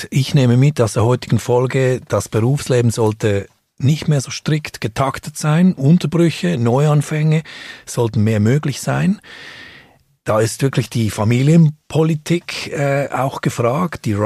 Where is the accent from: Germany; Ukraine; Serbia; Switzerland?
Switzerland; weshalb sind wir Schweizer